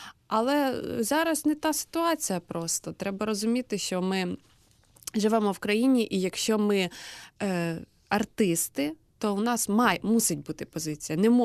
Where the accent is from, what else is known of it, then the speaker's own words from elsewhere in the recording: Zhytomyr, Zhytomyr Oblast, Ukraine; ключову роль, мабуть, зіграло те, що я із Житомира